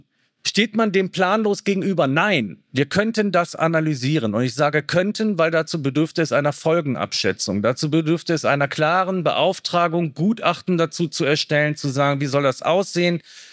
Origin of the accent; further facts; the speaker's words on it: Cologne, North Rhine-Westphalia, Germany; meine Heimatstadt Kölle